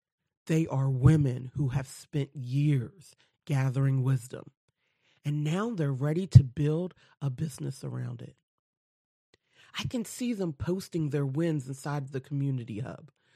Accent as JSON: {"language": "English", "region": "Delaware", "country": "United States", "said": "I'm a woman from Delaware, one of the smallest states in the U.S."}